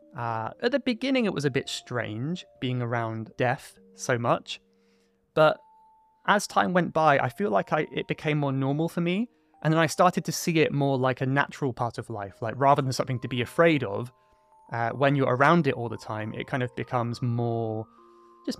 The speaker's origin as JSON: {"language": "English", "region": "South West England", "country": "United Kingdom", "said": "I am from Cornwall, which is in the southwest of the UK, not far from France across the sea. So it's a very rural place, lots of countryside, not really any big cities"}